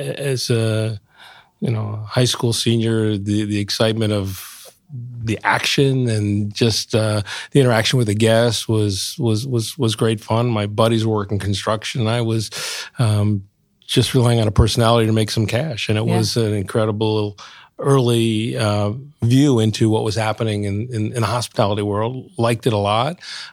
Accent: New Milford, New Jersey, United States; I grew up in New Milford, New Jersey, not too far from where we are here in New York.

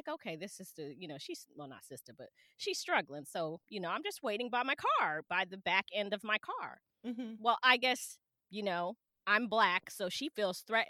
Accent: New Jersey, United States; now in Maryland, United States; I'm from Jersey originally. I'm in Maryland now, but I was raised in Jersey, so I go from nice to Jersey in about 0.0003 seconds.

